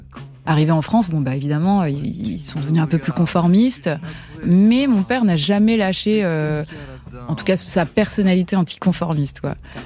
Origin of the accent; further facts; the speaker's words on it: Kigali, Rwanda; born there; Je suis née donc en Afrique. Et mes parents, quand ils sont rencontrés, ils avaient un lieu qui s'appelait l'Auberge des Mille Collines.